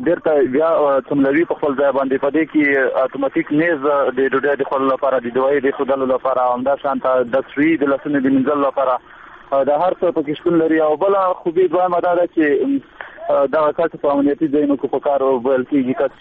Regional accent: Khost, Afghanistan; موږ یوازې د خوست خلک نه یو، موږ ټول افغانستان خلک یو.

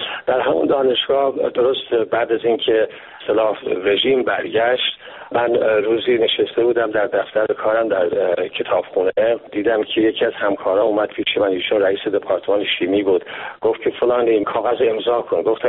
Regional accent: Iran; also born or lived in England; من گاهن حس میکردم که در وطن خودم غریبه هستم. من در غربت زندگی کرده بودم، در انگلستان هم که فرمودید در ابتدای صحبت به عنوان محصل زندگی کرده بودم

